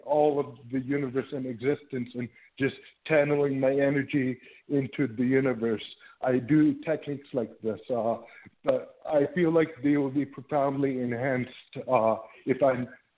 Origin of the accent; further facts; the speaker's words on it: Toronto, Ontario, Canada; So, I'm from Toronto.